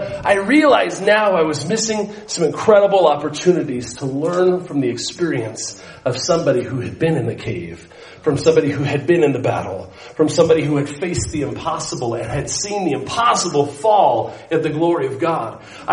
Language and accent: English; Cortez, Colorado, United States; You know, I went to high school in Cortez, Colorado. So I'm not from San Luis Valley, but you know, from Southern Colorado.